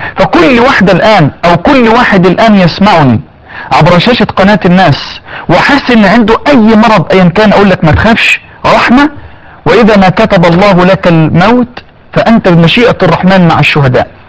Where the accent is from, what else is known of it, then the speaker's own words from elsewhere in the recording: Egypt; يعني احنا عندنا في مصر نسبة مرتفعة جدا في الاطفال وفي النساء وفي الرجال